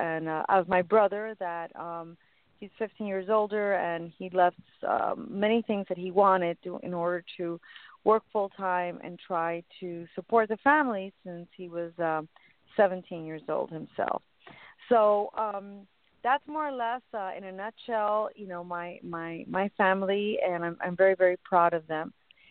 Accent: Miami, Florida, United States; also born or lived in New York; my family brought me here when I was a baby, an infant. I grew up in New York until I was 7. And then since then, I have been in Florida, in Miami, Florida.

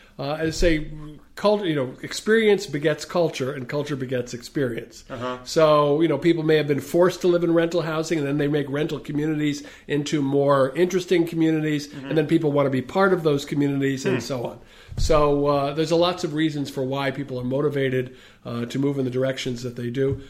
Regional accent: New York, United States; now in Montgomery County, United States; I came from New York

